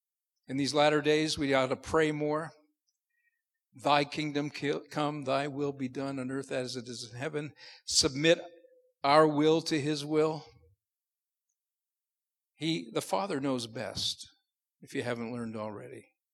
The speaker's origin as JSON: {"language": "English", "country": "Canada", "said": "But I think I'll stick to being a Canadian."}